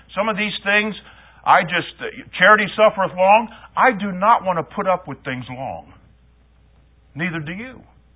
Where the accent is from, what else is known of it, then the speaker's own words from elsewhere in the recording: Midwest, United States; I grew up in the Midwest, Plymouth Brethren, certain Mennonite groups, not so much the Amish.